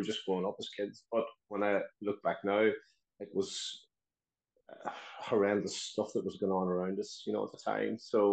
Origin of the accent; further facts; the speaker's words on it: Lifford, County Donegal, Ireland; And I grew up in Lifford. And Lifford is in Donegal on the Republic of Ireland side.